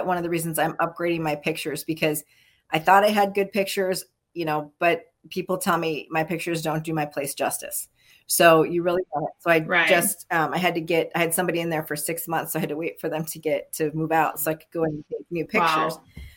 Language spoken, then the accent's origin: English; Minneapolis, Minnesota, United States; now in Prescott, United States; Yeah, I'm originally from Minnesota, so I came out here to get away from the winter.